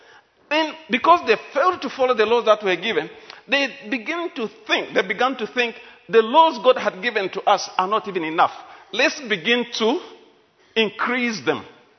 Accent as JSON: {"language": "English", "town": "Solwezi", "region": "North-Western Province", "country": "Zambia", "second_language": "English", "said": "You know, the way I come from Winlunga, Solwezi."}